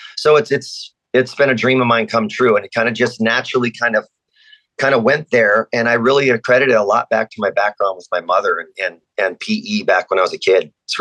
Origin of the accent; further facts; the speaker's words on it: Las Vegas, Nevada, United States; So basically, I'm actually native born American, obviously American, but from Nevada, Las Vegas. So I was born and raised in Las Vegas. Back when it was a small town